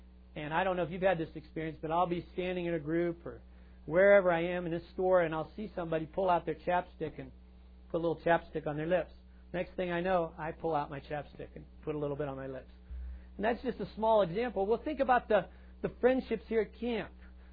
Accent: Colorado, United States; Cheryl and I like to say we think it's prettier than the Grand Canyon, but maybe that's because we're from Colorado.

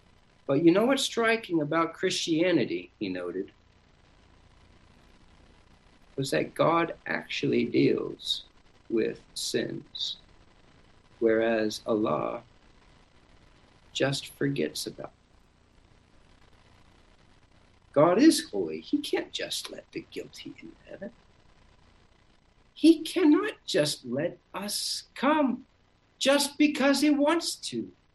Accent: Cambodia; also born or lived in Southeast Asia; I was raised in Southeast Asia. My parents were missionaries in Cambodia.

